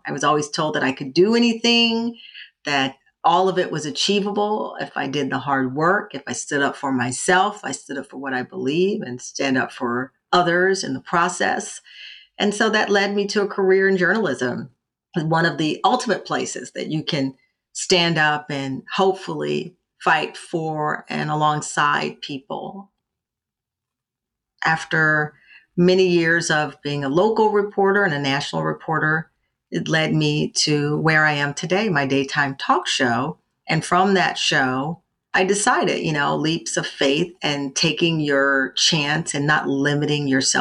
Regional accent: Luling, Texas, United States; I grew up in Luling, Texas, which is in hill country right outside of Austin.

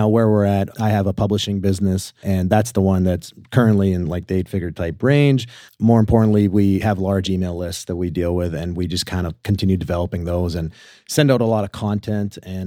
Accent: Calgary, Alberta, Canada; moved away as an adult; now in United States; I grew up in Calgary, Canada. So I'm from there originally. I moved to the US about 5 years ago.

